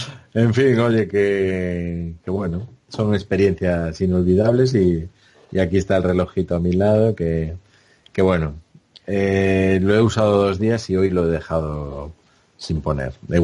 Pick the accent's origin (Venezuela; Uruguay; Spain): Spain; Somos españoles